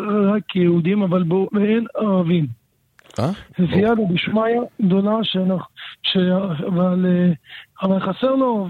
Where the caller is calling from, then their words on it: Beitar Illit, Judea and Samaria Area, Israel; סרוליק, אני מביתר עילית.